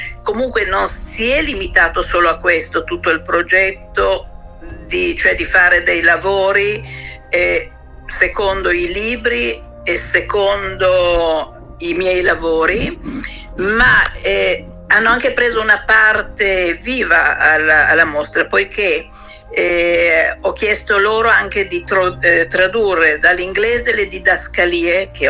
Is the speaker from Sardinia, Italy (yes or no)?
no; Milan, Lombardy, Italy; born there; io sono nata a Milano, ho studiato al liceo artistico